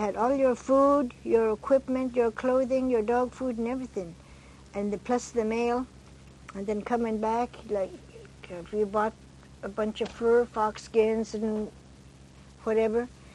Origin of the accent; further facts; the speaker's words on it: Alaska, United States; Yeah, I was raised on the Tanana area, but later on we were on the Yukon River.